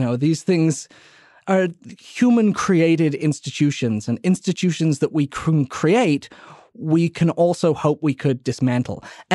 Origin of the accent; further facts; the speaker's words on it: New Orleans, Louisiana, United States; When I see in my hometown of New Orleans, so many homeless people living in the French Quarter